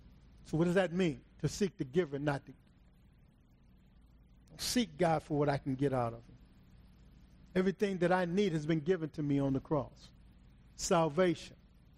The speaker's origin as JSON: {"language": "English", "town": "Los Angeles", "region": "California", "country": "United States", "said": "but I'm a crackhead from South Central."}